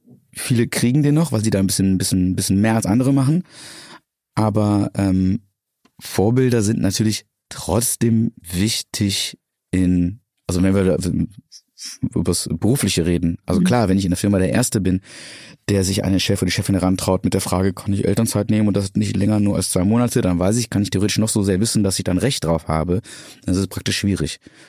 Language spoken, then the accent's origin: German; North Rhine-Westphalia, Germany; damals bei mir auf dem Dorf, ich bin am Niederrhein groß geworden